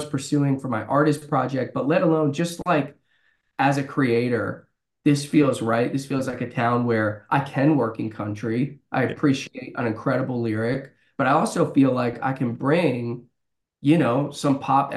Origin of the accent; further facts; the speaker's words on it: Pennsylvania, United States; I grew up in Pennsylvania, right, close to Philadelphia.